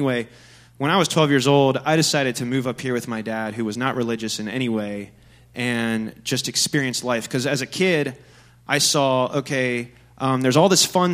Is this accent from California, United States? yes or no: no; Tulsa, Oklahoma, United States; And like he said, as far as pastor's kid goes, I was raised in Tulsa, Oklahoma.